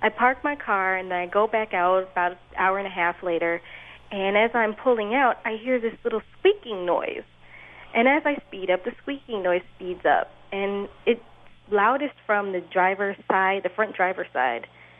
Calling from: Granville, Michigan, United States; I'm from Granville, Michigan.

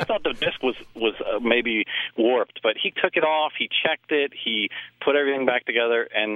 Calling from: Ephrata, Pennsylvania, United States; I'm calling from Ephrata, Pennsylvania.

